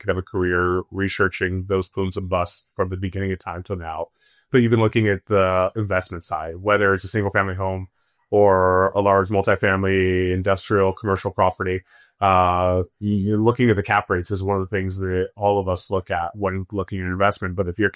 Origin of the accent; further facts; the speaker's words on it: Temecula, California, United States; Like, you and I grew up in Temecula.